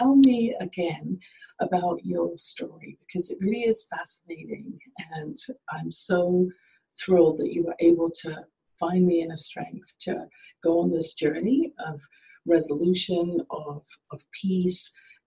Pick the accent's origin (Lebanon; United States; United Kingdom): United Kingdom; England; I grew up in England and, you know … it was unusual to begin with.